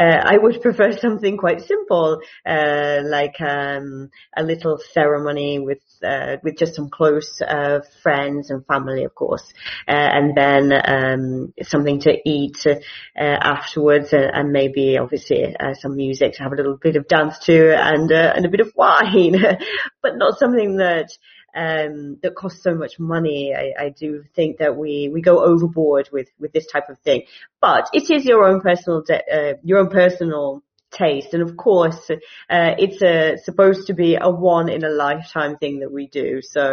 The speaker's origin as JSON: {"language": "English", "region": "England", "country": "United Kingdom", "said": "and I'm from England."}